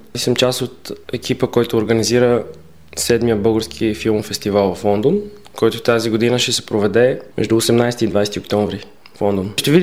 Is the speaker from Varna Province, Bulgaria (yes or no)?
no; Blagoevgrad, Blagoevgrad Province, Bulgaria; Аз съм от Благоевград.